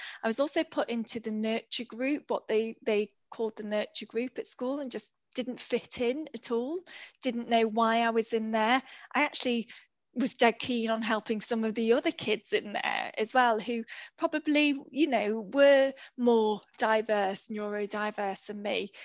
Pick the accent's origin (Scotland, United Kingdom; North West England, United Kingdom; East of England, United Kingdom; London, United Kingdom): North West England, United Kingdom; Liverpool; writing for Brookside and stuff like that, which as a Scouser, that's your pinnacle.